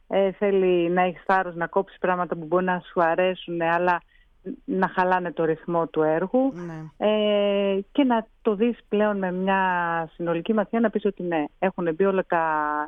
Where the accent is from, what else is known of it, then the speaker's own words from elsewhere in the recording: Greece; Γιατί έχουμε καλά πράγματα ως Έλληνες, που μπορεί να έχουμε μπερδευτεί, να έχουμε χάσει πολλά σημεία το δρόμο μας